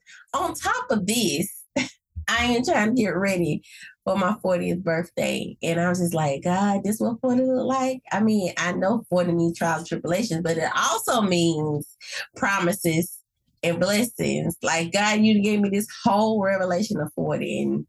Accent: Birmingham, Alabama, United States; I'm from Birmingham, Alabama, where everything is diversity, equality, inclusion, because we are home to many civil rights movements, right?

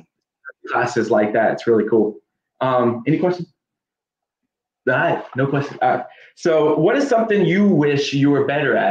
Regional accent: Fayetteville, United States; I'm from Fayetteville, so.

